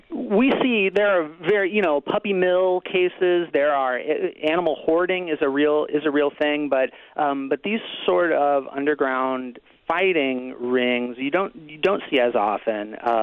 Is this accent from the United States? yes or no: yes; Illinois, United States; I grew up in Central Illinois. My family, it's Cubs people.